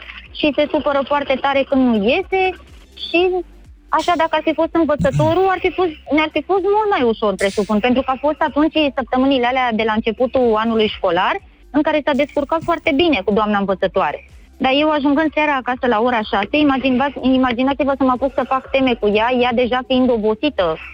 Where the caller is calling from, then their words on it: Giurgiu, Giurgiu County, Romania; din Giurgiu, am mai vorbit cu voi.